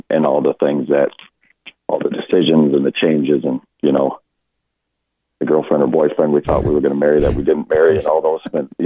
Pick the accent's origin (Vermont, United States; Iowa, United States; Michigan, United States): Iowa, United States; Cedar Falls; I grew up in Cedar Falls, Iowa, and went to Iowa State in my first semester at Iowa State.